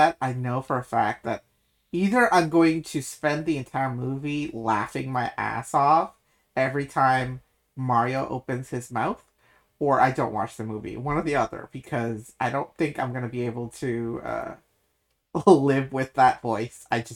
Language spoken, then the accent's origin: English; New York, United States; It was one of those moments where I'm reminded that I live in a very unique city, because yes, I was I'm from New York story.